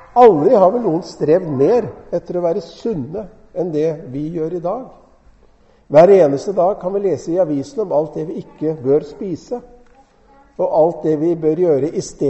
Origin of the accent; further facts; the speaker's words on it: Fredrikstad, Østfold, Norway; Jeg er fra Østfold, fra Fredrikstad.